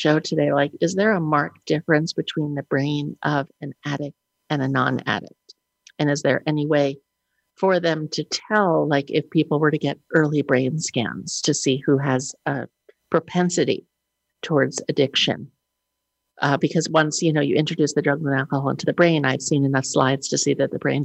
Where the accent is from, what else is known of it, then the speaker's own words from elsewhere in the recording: New York City, New York, United States; And I grew up in New York City. So we probably did a lot of things that we shouldn't have.